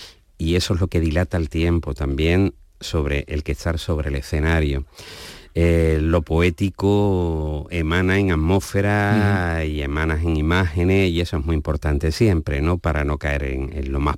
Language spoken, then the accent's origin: Spanish; Jerez de la Frontera, Andalusia, Spain; que yo soy del barrio de San Miguel